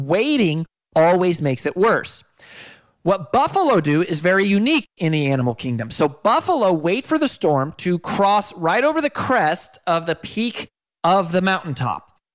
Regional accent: Colorado, United States; now in Nashville, United States; And so we live in Nashville, but I grew up in Colorado.

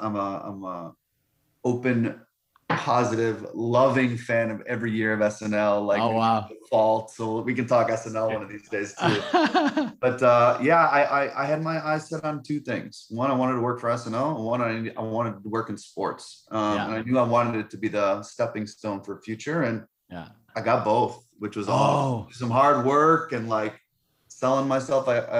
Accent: Milwaukee, Wisconsin, United States; This is also the community that helped raise me. So this is my hometown and my home community. So to go around, move away for a couple of years and come back, it brought newfound appreciation for what exists in this community. When you grow up in Milwaukee

